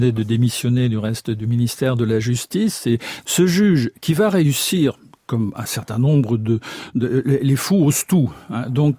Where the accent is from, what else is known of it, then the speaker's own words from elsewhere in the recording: Brittany, France; et je le dis en tant que Breton